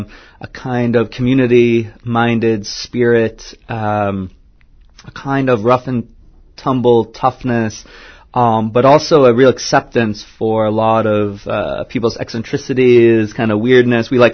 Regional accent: Massachusetts, United States; I mean, so I grew up on the South Shore, and when I first visited Gloucester

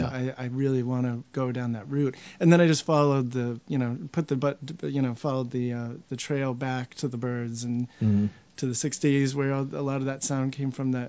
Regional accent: Gloucester, Massachusetts, United States; And before that, I grew up in Gloucester.

